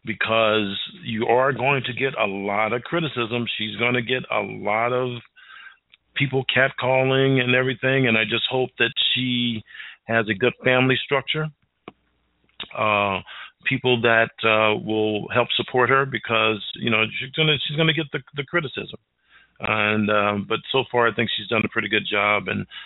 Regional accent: St. Louis, Missouri, United States; Won a Super Bowl in St. Louis. I am from St. Louis.

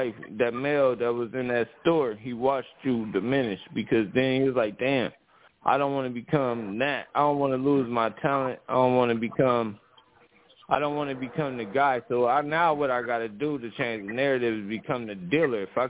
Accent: Chicago, Illinois, United States; I'm a Northerner. I'm more like Northern beings. I'm like Midwestern.

